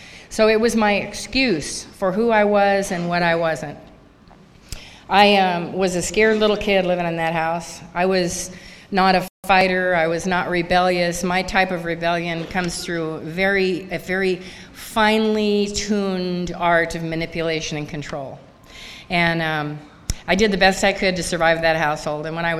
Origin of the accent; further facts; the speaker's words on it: Montana, United States; I grew up in Montana. I am a Montana drunk.